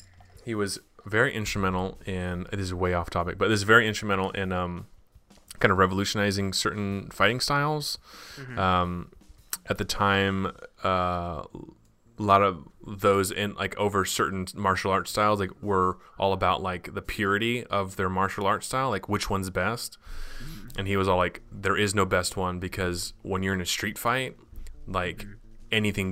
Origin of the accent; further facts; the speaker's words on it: Tampa, Florida, United States; I grew up in Tampa, which is even worse.